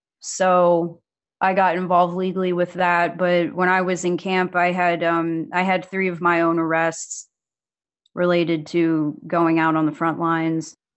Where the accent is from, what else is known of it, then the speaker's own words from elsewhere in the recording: West Virginia, United States; having to go through like my own water crises living in West Virginia, being Appalachian